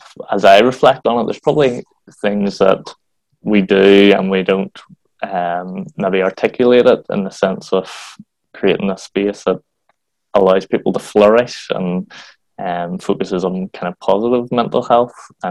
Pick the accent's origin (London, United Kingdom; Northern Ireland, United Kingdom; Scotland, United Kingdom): Northern Ireland, United Kingdom; Bangor; growing up in Bangor, I was at every youth club going, every church going, but it was all the Protestant churches.